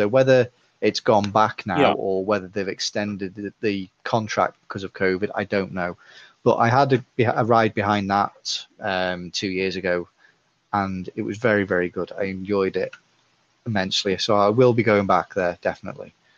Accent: Mold, Wales, United Kingdom; there's a pie shop in my hometown of Mold called Hulson's, and they make the nicest pork pies

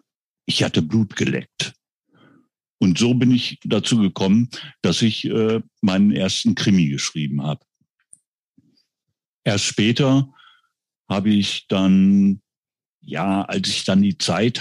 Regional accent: Heiligenhaus, North Rhine-Westphalia, Germany; also born or lived in Kettwig; bin jetzt 67 Jahre alt. Ich stamme ursprünglich aus dem Niederbergischen, bin in Heiligenhaus aufgewachsen, habe im Fellbad Abitur gemacht und geboren bin ich in Kettwig, was heute zu Essen gehört.

